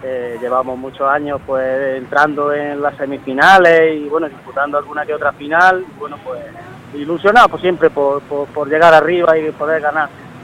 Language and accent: Spanish; Jaén, Andalusia, Spain; now in Almería, Spain; yo vengo de Jaén, yo soy natural de Jaén, llegué aquí a Almería por trabajo, soy topógrafo, y bueno, llegué por trabajo allá por 2001